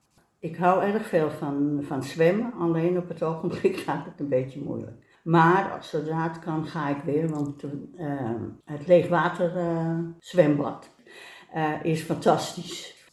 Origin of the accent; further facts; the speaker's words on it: Amsterdam, North Holland, Netherlands; born there; Ik ben geboren in Amsterdam in 1946 en ik woon in de Weermolen.